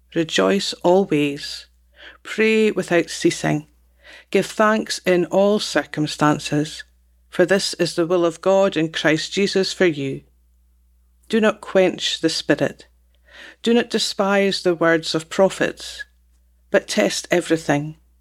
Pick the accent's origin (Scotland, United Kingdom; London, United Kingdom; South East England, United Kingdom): Scotland, United Kingdom; We are Scottish and it comes with a Scottish flavour